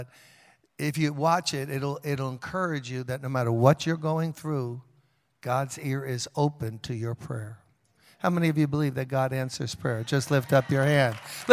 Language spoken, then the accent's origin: English; Brooklyn, New York, United States; now in Chicago, United States; So I was born and raised in Brooklyn like Pastor Al was.